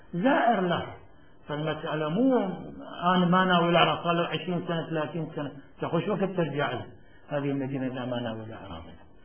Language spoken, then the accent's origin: Arabic; Najaf, Najaf Governorate, Iraq; also born or lived in Baghdad; أنا كنت أنا ابن النجف ولست في النجف، ثم انتقلنا إلى بغداد في فترة ما